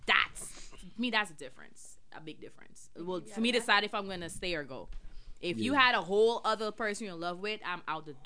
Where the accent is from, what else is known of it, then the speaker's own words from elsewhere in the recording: Brooklyn, New York, United States; Okay, I'm from Coney Island and Flatbush.